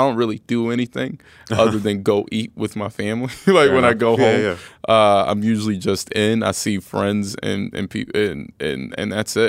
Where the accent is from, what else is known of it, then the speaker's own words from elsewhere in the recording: Winston-Salem, North Carolina, United States; now in Los Angeles, United States; I mean, growing up in Winston-Salem was. I had a really fun.